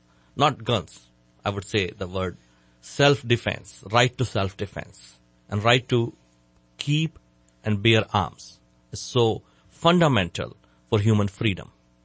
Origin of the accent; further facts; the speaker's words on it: India; So I grew up in India where gun ownership was not a right, was a privilege of a privileged few.